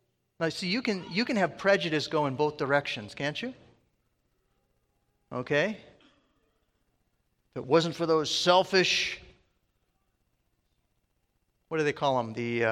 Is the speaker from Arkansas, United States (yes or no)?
no; Detroit, Michigan, United States; I was brought up in Detroit.